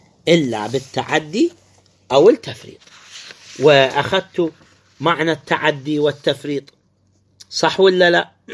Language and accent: Arabic; Iraq; يجوز عندنا في العراق يبيعون في كل العمل